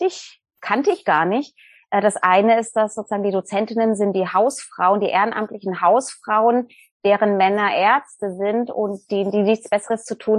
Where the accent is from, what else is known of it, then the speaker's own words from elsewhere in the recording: Germany; also born or lived in United States; Ich bin in den USA geboren, aber in Deutschland aufgewachsen.